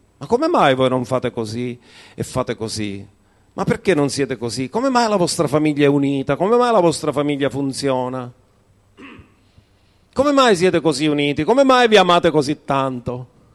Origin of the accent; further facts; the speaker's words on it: Sicily, Italy; Io non lo so, lo sapete voi, io sono siciliano. Siciliani siamo mezzi